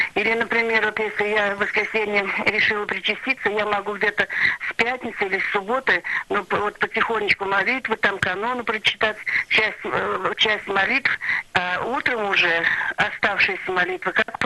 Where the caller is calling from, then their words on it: Bashkortostan, Russia; Я звоню из Башкирии